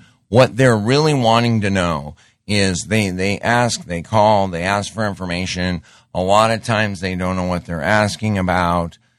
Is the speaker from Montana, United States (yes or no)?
yes; Great Falls, Montana, United States; My hometown in Great Falls, Montana, doesn't even have a coin dealer anymore.